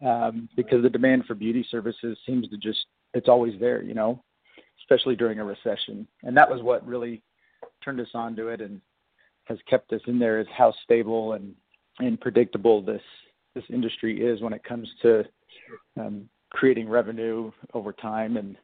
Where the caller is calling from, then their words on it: Salt Lake City, Utah, United States; Snowy Salt Lake City right now, where it's about 24 degrees outside.